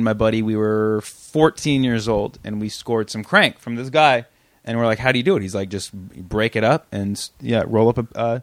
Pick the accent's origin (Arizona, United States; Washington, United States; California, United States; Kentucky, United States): California, United States; Fremont; I grew up in Fremont, California.